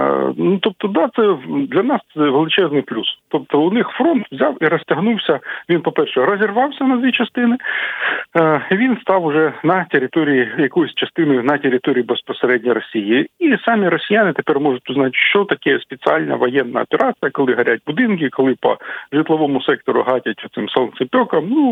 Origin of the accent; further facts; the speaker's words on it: Sumy Oblast, Ukraine; Я просто, я сам родом з Сумщини